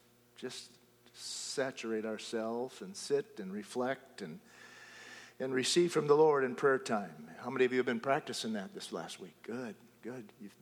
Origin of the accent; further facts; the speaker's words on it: Mankato, Minnesota, United States; We left Ottawa to step into the role of pastor in Mankato, Minnesota, and that happened to be my hometown.